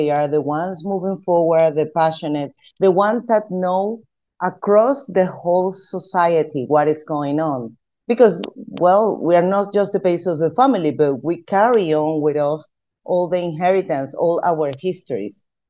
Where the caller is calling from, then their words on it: Venezuela; I'm talking from Venezuela and I'm part of the Afro-Venezuelan network in the Somos Venezuela movement